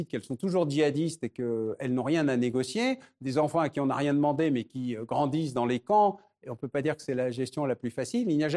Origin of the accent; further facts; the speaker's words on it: France; Vous êtes français, je suis français